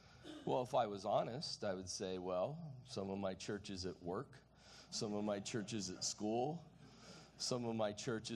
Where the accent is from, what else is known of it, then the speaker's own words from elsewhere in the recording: Waco, Texas, United States; born there; I had been given a small pocket New Testament from the hospital that I was born in Waco, Texas.